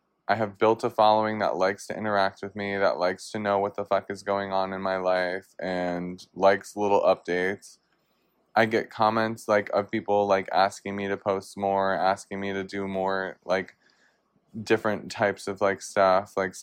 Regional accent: New York, United States; I'm from New York, so it's kind of a long haul.

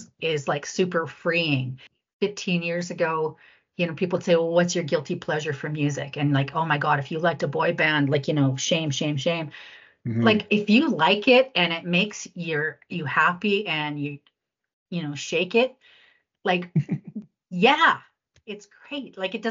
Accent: Swift Current, Saskatchewan, Canada; We grew up in Swift Current, Saskatchewan, 15,000 people, very super duper white, like white, white, white, white.

